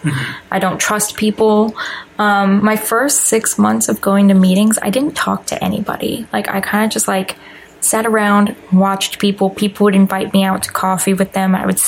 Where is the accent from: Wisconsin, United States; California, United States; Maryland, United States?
California, United States; I mean, I grew up in California. That's where the majority of, like, my life was spent